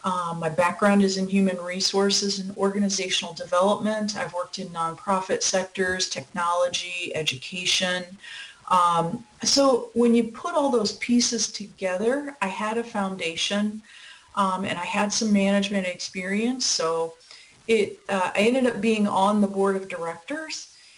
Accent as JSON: {"language": "English", "region": "Iowa", "country": "United States", "tie": "born there", "also_born_or_lived": "San Francisco", "moved": "as an adult", "said": "So I was born in Iowa, and then I moved west for college. And I lived in San Francisco for about 18 years"}